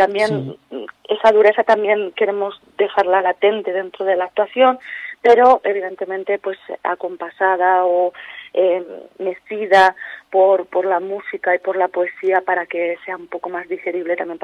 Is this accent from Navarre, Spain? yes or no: no; León, Castile and León, Spain; porque nosotras somos de León y estamos pues, muy contentas de poder visitar esa zona.